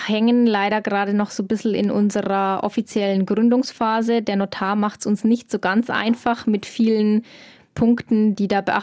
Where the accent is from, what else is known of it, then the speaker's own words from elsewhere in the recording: Lenggries, Bavaria, Germany; ich bin aus Lenggries und habe dann in Erlangen studiert und da das erste Mal so in der Stadt gewohnt mit Läden drumherum.